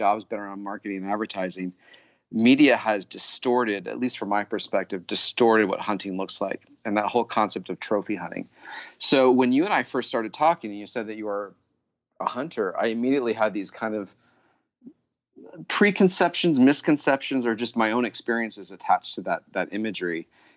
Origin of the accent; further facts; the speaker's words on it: California, United States; also born or lived in Colorado; and this is coming from as city slicker as they come in Southern California, I grew up, even though I was born in Colorado, I grew up here on the coast